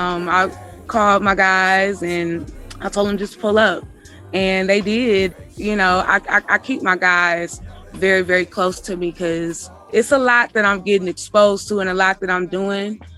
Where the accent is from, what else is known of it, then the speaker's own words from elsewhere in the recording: Richmond, Virginia, United States; Again, I'm from Richmond. I just be wanting to make sure my hair looking cute on stage.